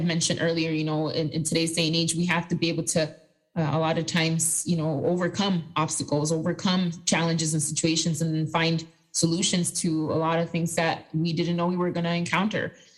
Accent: New York City, New York, United States; born there; I am a first-generation Latina. My family immigrated to the United States. I'm actually born in the city of New York.

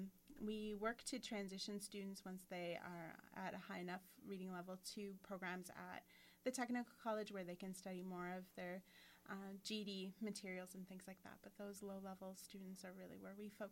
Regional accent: United States; I grew up in America, went to school here, and I assumed that most people had the same opportunities as I did.

